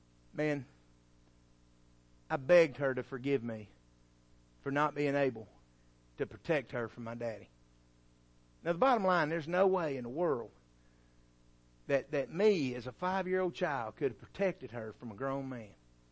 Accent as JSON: {"language": "English", "town": "Dalton", "region": "Georgia", "country": "United States", "tie": "born or raised there", "said": "I was from Dalton, Georgia. Dalton, Georgia at one time had more millionaires per capita than anywhere in the world."}